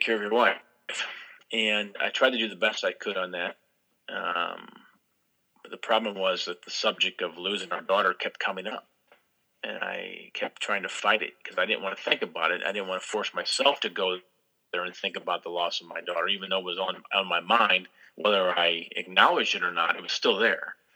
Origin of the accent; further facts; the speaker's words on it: Midwest, United States; growing up in the Midwest, I don't know if it even really applies to people growing up in the Midwest.